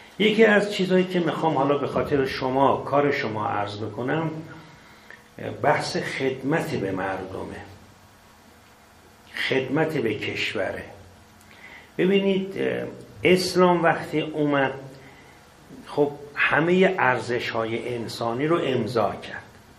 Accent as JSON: {"language": "Persian", "country": "Iran", "said": "حالا نه اینکه من ایرانی هستم، شما ایرانی هستید"}